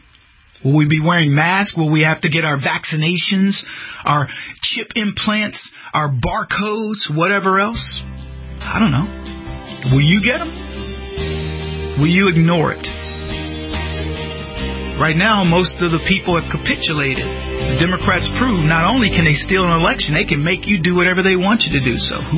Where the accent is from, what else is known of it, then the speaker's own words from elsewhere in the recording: Texas, United States; Or move back. I'm from Texas.